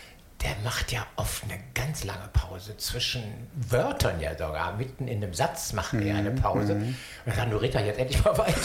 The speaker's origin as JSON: {"language": "German", "region": "Rhineland", "country": "Germany", "said": "Wir sind Rheinländer und das Du geht ja mal ganz schnell."}